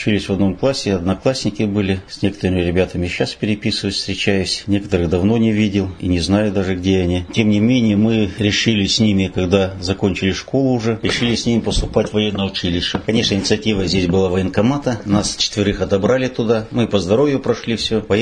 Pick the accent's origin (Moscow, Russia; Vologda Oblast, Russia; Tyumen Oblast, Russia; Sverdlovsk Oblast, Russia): Tyumen Oblast, Russia; Да, Сладковский район – это не только родина, это вся жизнь здесь прошла. Родился в Минжинском совхозе, это был 1953 год.